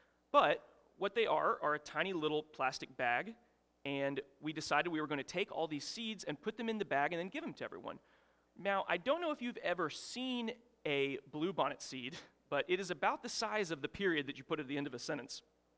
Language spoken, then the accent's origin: English; Oklahoma, United States; which I'm from Oklahoma, and we just recently had the Red River rivalry, so you know that being from Oklahoma, you really can't enjoy anything of Texas culture.